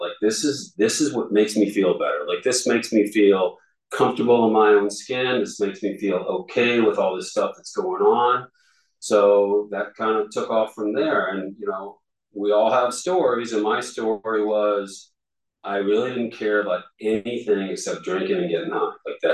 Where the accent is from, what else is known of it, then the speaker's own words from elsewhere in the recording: Alexandria, Virginia, United States; I was born in Alexandria, Virginia, from Northern Virginia. Don't hold it against me. But I love being a Virginian